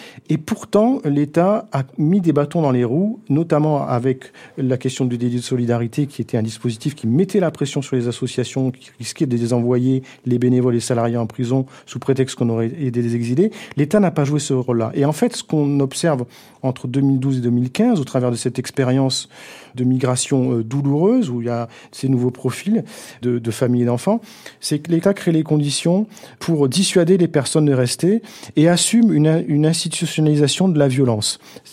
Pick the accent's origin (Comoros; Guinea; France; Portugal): France; nous, on n'est pas des exilés, des associations, on est des Français